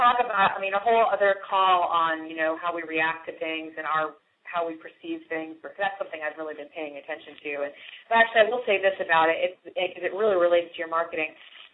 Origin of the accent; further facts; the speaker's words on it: Maine, United States; also born or lived in New York; Oh, my gosh. I grew up in Maine.